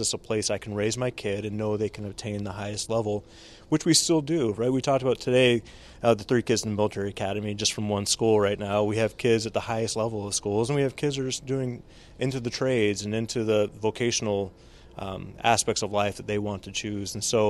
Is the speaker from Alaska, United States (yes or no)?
yes; Alaska, United States; And I think that's a difference in the world I think I grew up in Alaska